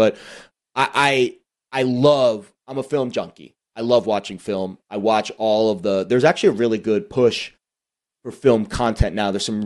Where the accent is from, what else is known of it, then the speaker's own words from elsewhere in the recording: Florida, United States; I'm from the South Florida area.